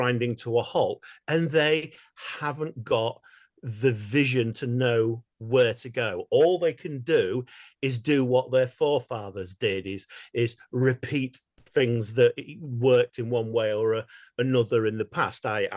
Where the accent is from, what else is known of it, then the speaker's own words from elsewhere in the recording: England, United Kingdom; I'm English.